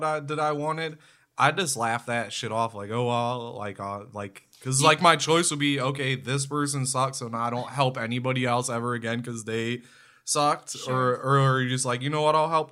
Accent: Hartville, Ohio, United States; So, like, I'm from Hartville. This is another little small town, you know.

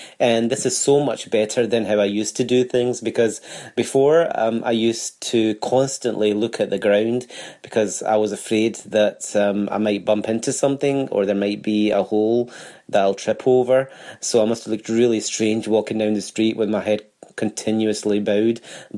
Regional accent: Glasgow, Scotland, United Kingdom; I'm from Glasgow

